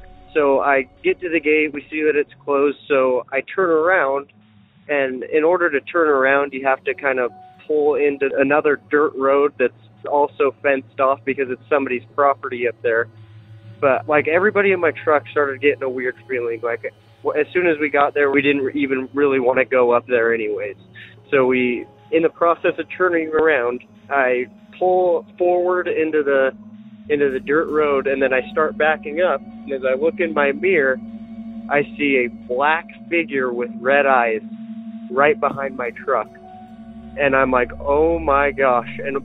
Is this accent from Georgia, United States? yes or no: no; Salt Lake City, Utah, United States; I'm from Salt Lake City, Utah.